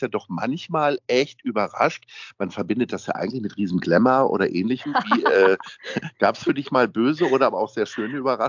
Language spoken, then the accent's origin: German; Hanover, Lower Saxony, Germany; Ich als Hannoveraner habe ja immer ein bisschen Schwierigkeit mit dieser Stadt.